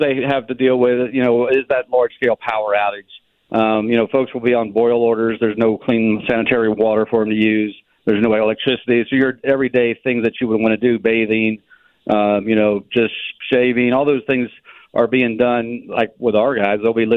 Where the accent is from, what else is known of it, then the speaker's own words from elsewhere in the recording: Illinois, United States; You know, we're from Illinois. We're really willing to do anything for you.